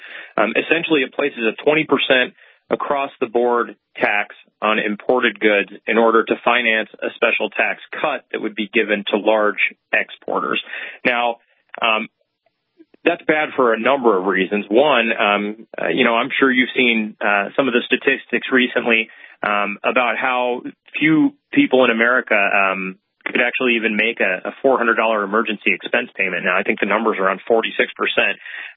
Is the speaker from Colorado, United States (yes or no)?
yes; Colorado, United States; I mean, I'm from Colorado, and a lot of the damage here is self-inflicted.